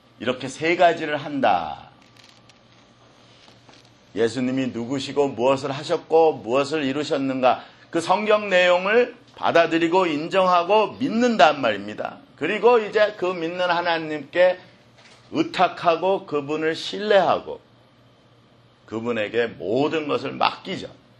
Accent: South Korea; now in United States; 그냥 내가 숨쉬고 살면 한국인인 것이 증거되고 한국이 있다는 것이 증거됩니다.

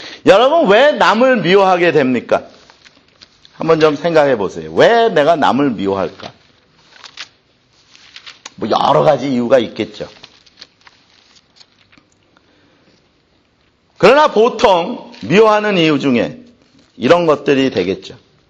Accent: South Korea; 나도 한국 사람인데 너무나 많이 봤어요

